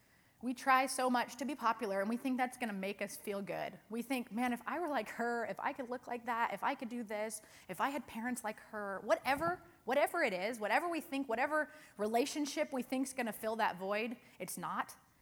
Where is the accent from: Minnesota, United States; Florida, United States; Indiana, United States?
Indiana, United States; now in California, United States; I grew up in Indiana, and it rains pretty frequently. I'd say we have similar climates, Indiana, Oklahoma, kind of this Midwestern region. But we moved to California several years ago, and we live not far from the Mojave Desert.